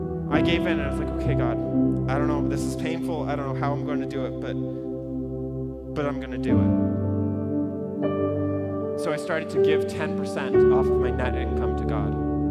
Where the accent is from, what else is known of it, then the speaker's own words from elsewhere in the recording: Ontario, Canada; moved away as an adult; there's a period where I moved out here to Alberta from Ontario, and I'm living on my own.